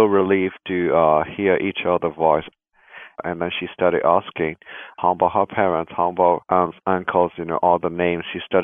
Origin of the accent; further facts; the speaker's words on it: Myanmar; Being born and raised in Burma, I know how the military government of Burma operates.